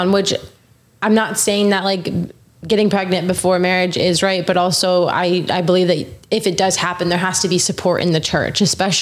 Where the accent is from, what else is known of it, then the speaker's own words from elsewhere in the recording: Rochester, New York, United States; So I'm from Rochester, New York, which is 6 hours north of the city.